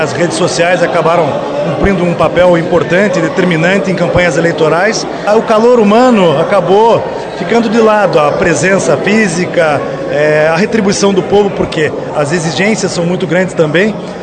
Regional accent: Curitiba, Paraná, Brazil; born there; Eu nasci em Curitiba, mas é como se tivesse nascido aqui em Bandeirantes também

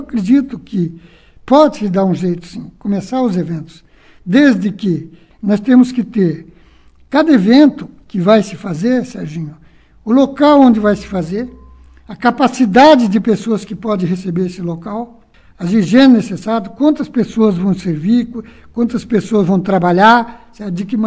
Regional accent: Bandeirantes, Brazil; born there; Nasci em Bandeirantes e amo Bandeirantes.

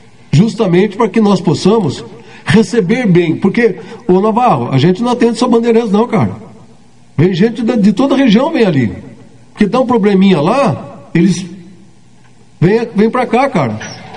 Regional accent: Paraná, Brazil; nós somos merecedores. E agora eu vou mostrar para o Guto que a gente também é merecedor como paranaense

